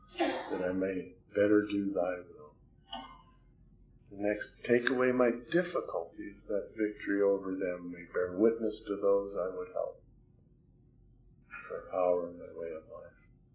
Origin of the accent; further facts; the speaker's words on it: Hawaii, United States; So my growing up in Hawaii was very, very moving.